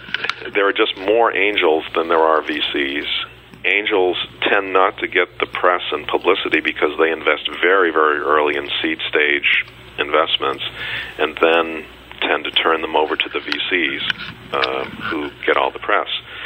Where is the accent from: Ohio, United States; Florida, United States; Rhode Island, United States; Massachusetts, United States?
Massachusetts, United States; Boston; I'm from Boston, so I'm familiar with several of them.